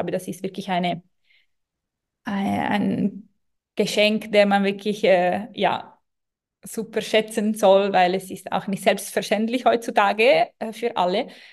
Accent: Milan, Lombardy, Italy; German is a second language; moved away as an adult; also born or lived in Germany; now in Basel, Switzerland; Aber ich komme aus Mailand und bin ich dann von Mailand nach Deutschland gezogen für ein paar Jahre. Und dann habe ich tatsächlich aber in die Schweiz gearbeitet, in Basel. Und dann bin ich nach einer gewissen Zeit in Deutschland nach Basel gezogen

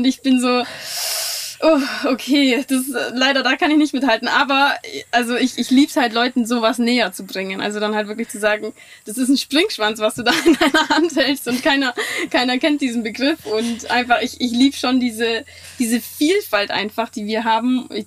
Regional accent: Memmingen, Bavaria, Germany; ich komme auch aus Memmingen

